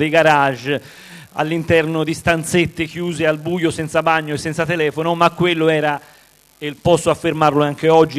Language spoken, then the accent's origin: Italian; Empoli, Tuscany, Italy; In realtà sono di Empoli